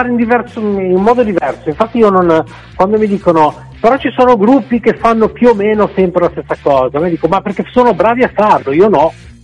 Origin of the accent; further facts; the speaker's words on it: Genoa, Liguria, Italy; Ah, sì, siamo di Genova, ecco.